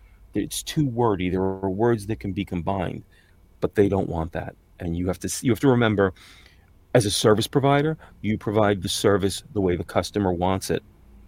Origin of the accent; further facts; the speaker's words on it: New York, United States; accent: New York; I know you're hearing my New York accent now. I can do more generic American.